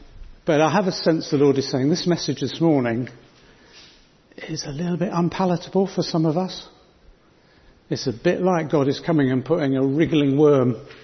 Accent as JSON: {"language": "English", "country": "United Kingdom", "said": "And because we're mostly British, we're usually very polite, aren't we?"}